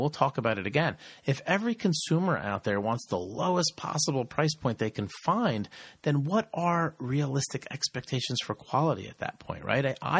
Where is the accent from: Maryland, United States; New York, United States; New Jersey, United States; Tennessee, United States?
New Jersey, United States; We're from New Jersey where we don't have a lot of that in our area